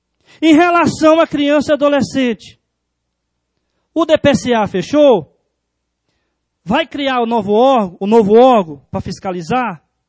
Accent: Formosa, Goiás, Brazil; Eu moro no lugar, eu amo meu lugar. Eu sou de Formosa, tá?

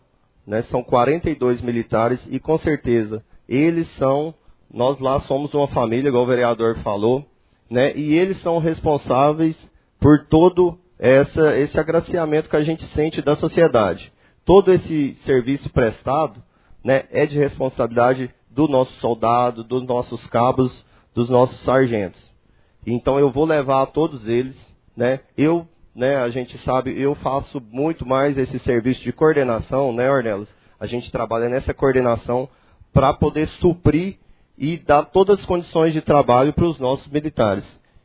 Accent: Goiânia, Goiás, Brazil; now in Formosa, Brazil; Eu fico muito feliz por ter chegado aqui em Formosa, né? Eu sou oriundo de Goiânia, estava no entorno, mas cheguei aqui em Formosa

